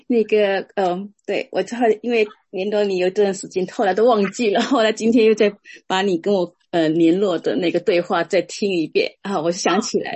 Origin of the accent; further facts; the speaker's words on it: Singapore; moved away as an adult; 我是新加坡人，我现在是台湾人。对对对，我也是有两个女儿，所以我们很相似。我是23岁来美国念书